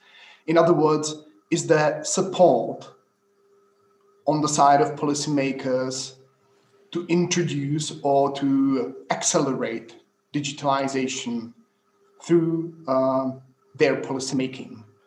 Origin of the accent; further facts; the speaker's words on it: Czechia; I'm from the Czech Republic, and I've been working with the Czech Probation Service for 10 years now.